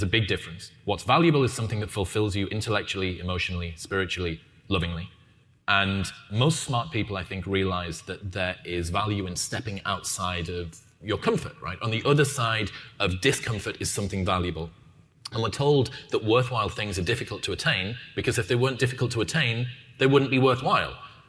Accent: United Kingdom; First off, being British, which is a genetic advantage.

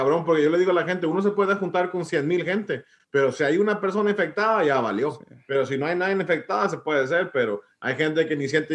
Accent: Whittier, California, United States; De cómo crecimos ahí en Whittier, California, todo calmado

